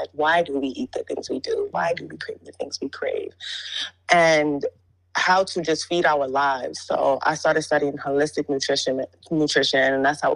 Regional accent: Brooklyn, New York, United States; I'm from Brooklyn, New York

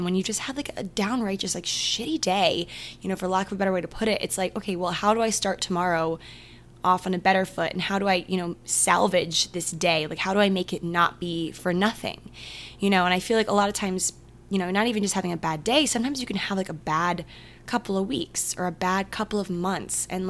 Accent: Maryland, United States; I don't know why I just said Minnesota. I'm from Maryland.

